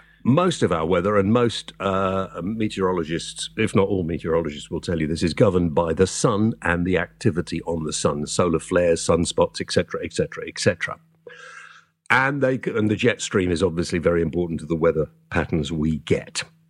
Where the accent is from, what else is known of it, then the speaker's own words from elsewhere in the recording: Wales, United Kingdom; as a Welshman myself, but from the proper part of Wales in the south